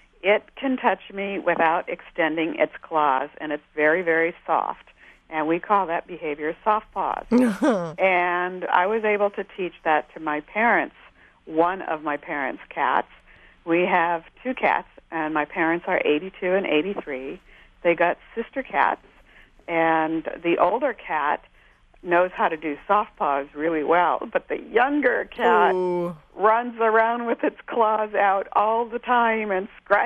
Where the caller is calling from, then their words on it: Bethesda, Maryland, United States; from Bethesda, Maryland, and I have a question about cats.